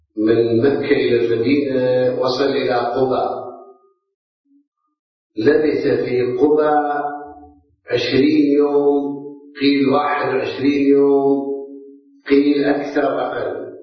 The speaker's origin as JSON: {"language": "Arabic", "town": "Karbala", "region": "Karbala Governorate", "country": "Iraq", "moved": "yes", "said": "أنا ابتعدت عن مدينتي، عن كربلاء، عن بلد الحسين 35 سنة، من سنة 76 إلى سنة 2004-2005."}